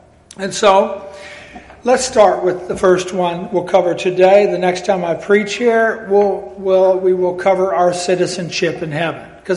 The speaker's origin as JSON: {"language": "English", "region": "Iowa", "country": "United States", "said": "which is my other half. I'm mostly German. I'm from Iowa."}